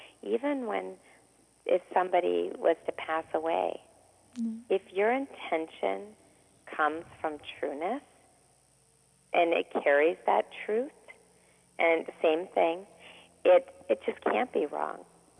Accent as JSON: {"language": "English", "town": "London", "region": "Ontario", "country": "Canada", "said": "I'm from London, Ontario."}